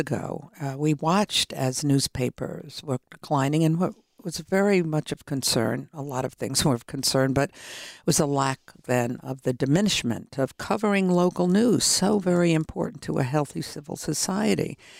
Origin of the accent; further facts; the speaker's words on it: Brooklyn, New York, United States; you know I come from Brooklyn, New York.